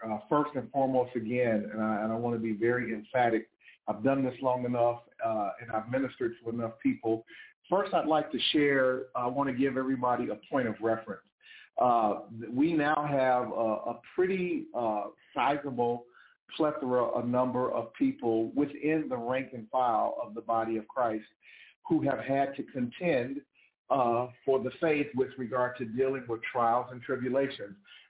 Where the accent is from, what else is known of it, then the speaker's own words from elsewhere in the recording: Chicago, Illinois, United States; now in South Florida, United States; I'm from Chicago, born and raised in Chicago, but live in South Florida.